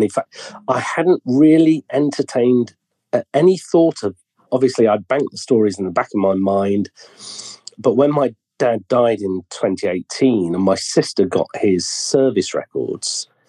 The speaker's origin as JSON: {"language": "English", "town": "Sheffield", "region": "Yorkshire and the Humber", "country": "United Kingdom", "said": "But as you know, I'm from Sheffield. My dad worked in the steelworks."}